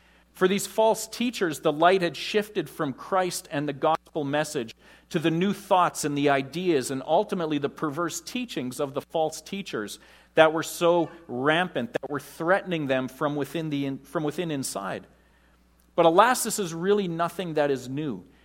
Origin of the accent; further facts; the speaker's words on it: Saskatchewan, Canada; Growing up in Saskatchewan, we thought a John Deere tractor in a wheat field was fine art.